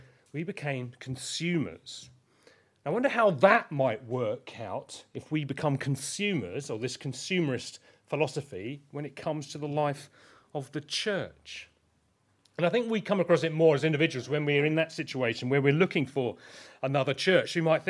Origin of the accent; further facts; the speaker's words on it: Crowborough, South East England, United Kingdom; No, I grew up in Crowborough, so therefore I have an advantage here.